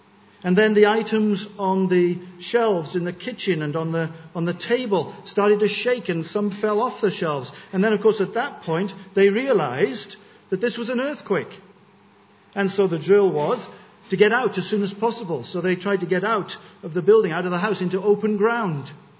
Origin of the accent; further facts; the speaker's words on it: India; born there; Some of you will know that I was born in India.